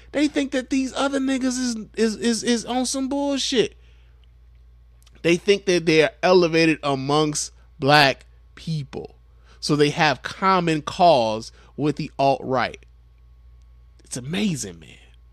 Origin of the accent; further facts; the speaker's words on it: Michigan, United States; I'm from Michigan. I am familiar with the policies of Betsy DeVos because Betsy DeVos's policies have had a massive effect here in the state of Michigan.